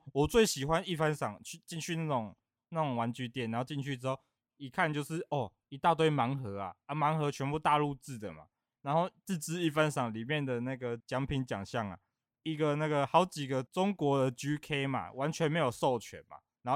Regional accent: San Francisco, California, United States; Chinese is a second language; 我们是来自那个，San Francisco 啊，

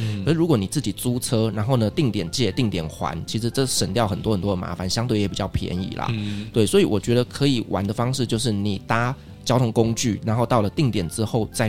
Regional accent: Taiwan; 我觉得如果说是我们台湾人的话

